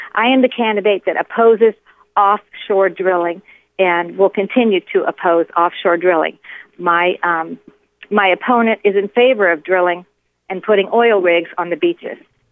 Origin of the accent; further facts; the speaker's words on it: Tampa, Florida, United States; born there; I was born in Tampa, as were my parents and my grandparents.